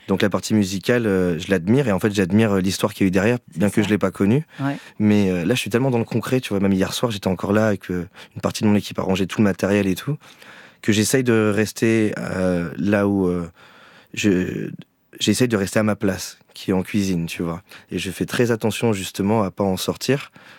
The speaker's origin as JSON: {"language": "French", "town": "Marseille", "region": "Provence-Alpes-Côte d'Azur", "country": "France", "said": "je me présente en tant que Marseillais, mais j'ai tellement bougé"}